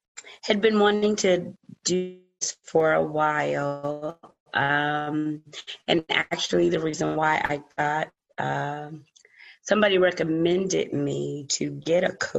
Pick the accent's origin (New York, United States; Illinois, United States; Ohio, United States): Ohio, United States; from Ohio.